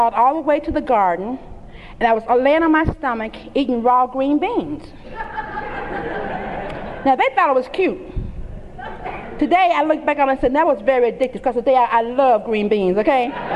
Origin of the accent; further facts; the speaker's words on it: Memphis, Tennessee, United States; I grew up in Memphis, Tennessee, and I grew up in that part of the part of the country that was into segregation real heavy when I was growing up as a child.